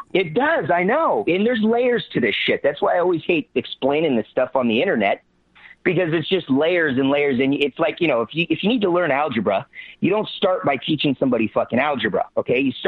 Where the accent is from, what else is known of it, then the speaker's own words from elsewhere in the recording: San Diego, California, United States; I'm from San Diego. He's from down here.